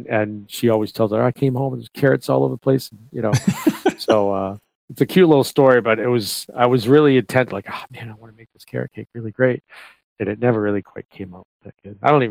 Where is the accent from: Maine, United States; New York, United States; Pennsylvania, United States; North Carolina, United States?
Maine, United States; Portland; I grew up in Maine and in Portland, but we had a camp up near Augusta near Damariscotta.